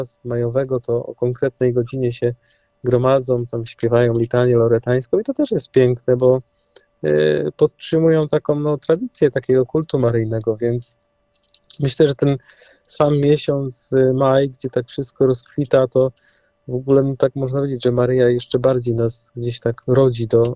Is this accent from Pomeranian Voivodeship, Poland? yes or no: no; Kuklinów, Greater Poland Voivodeship, Poland; Ja pochodzę z miejscowości Kuklinów, ale należę do parafii Oczyszczenia Najświętszej Maryi Panny w Starym Grodzie.